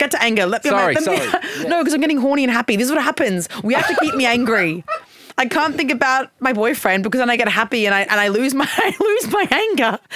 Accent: Queensland, Australia; accent: Queensland; my accent's strong. My Queensland accent is also strong.

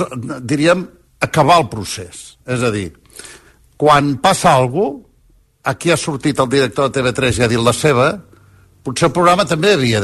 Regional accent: Girona, Catalonia, Spain; jo soc de Girona

